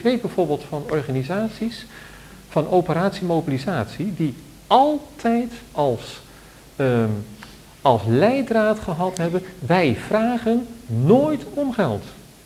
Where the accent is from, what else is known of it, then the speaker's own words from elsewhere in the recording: Netherlands; En iets waarin wij ook als Nederlanders behoorlijk veranderd zijn.